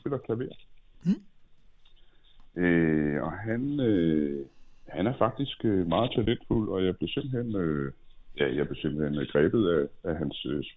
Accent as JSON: {"language": "Danish", "town": "Middelfart", "region": "Region of Southern Denmark", "country": "Denmark", "said": "Jo, jeg kommer oprindeligt fra Middelfart"}